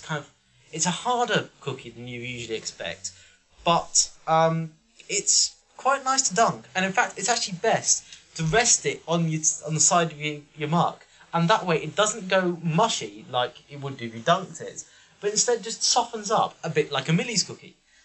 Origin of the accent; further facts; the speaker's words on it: Yorkshire and the Humber, United Kingdom; Well, I must point out here, I come from Yorkshire, and it's most definitely not popular in my household.